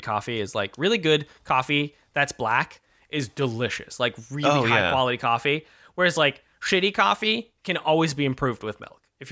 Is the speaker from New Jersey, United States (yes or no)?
no; Massachusetts, United States; I grew up in Massachusetts.